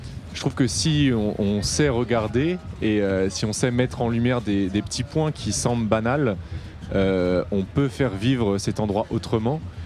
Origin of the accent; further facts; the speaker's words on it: Nantes, Pays de la Loire, France; Moi, je suis de Nantes aussi.